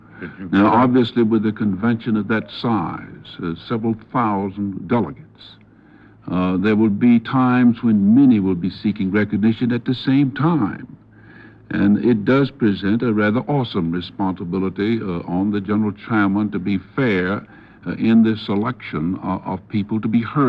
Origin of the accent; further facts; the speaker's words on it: the South, United States; But I don't think that my selection as a Southerner was determined because they felt that that would help heal wounds of the South